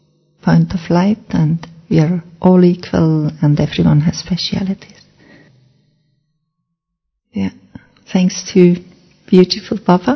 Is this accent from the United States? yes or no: no; Switzerland; English is a second language; I'm from Switzerland